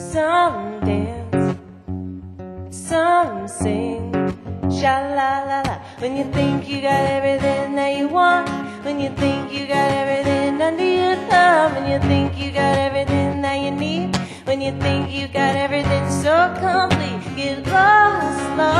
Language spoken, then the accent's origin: English; New York, United States; I'm so psyched to be opening for Marco. I'm from New York.